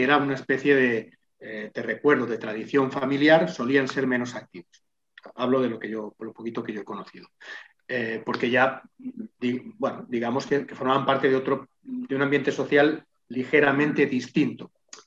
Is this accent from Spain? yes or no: yes; Sant Adrià de Besòs, Catalonia, Spain; de ahí en San Adrián, de donde soy yo